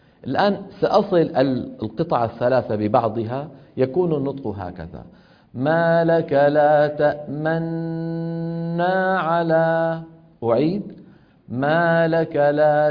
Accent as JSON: {"language": "Arabic", "town": "Damascus", "region": "Damascus Governorate", "country": "Syria", "said": "لما ينزل إلى دمشق اللي هي مدينتي أنا"}